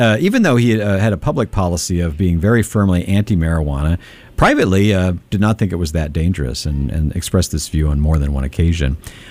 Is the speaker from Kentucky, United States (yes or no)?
yes; Kentucky, United States; This is the thing about growing up in Kentucky, you know, all kinds of crazy stuff.